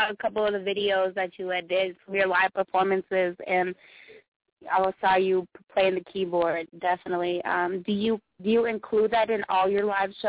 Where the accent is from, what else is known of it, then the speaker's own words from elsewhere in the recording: Midwest, United States; I'm from the Midwest, too. We do got great music out here. I'm in Minnesota.